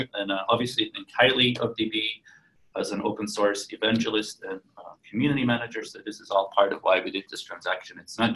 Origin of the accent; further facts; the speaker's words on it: Belgium; accent: funny accent; English is a second language; I'm originally from Belgium, which explains the funny accents.